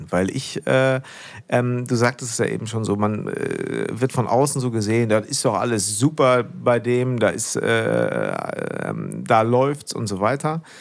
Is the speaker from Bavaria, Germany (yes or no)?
no; Münster, North Rhine-Westphalia, Germany; ich bin groß geworden in Hiltrup, Münster-Hiltrup.